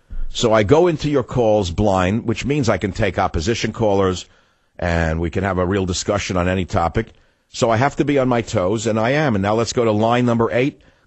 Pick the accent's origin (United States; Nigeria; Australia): United States; I'm not a prophet of God. I'm one American with a lot of education.